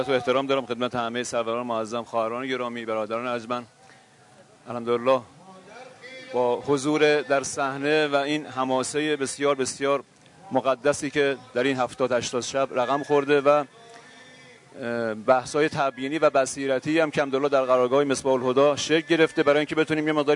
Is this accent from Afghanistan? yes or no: no; Iran; first language Persian; الان ما هممون ایرانی هستیم. خب ایرانی بودن ما، بالاخره ما در جغرافیای ایران متولد شدیم، زبان فارسی رو به عنوان زبان مادری آموختیم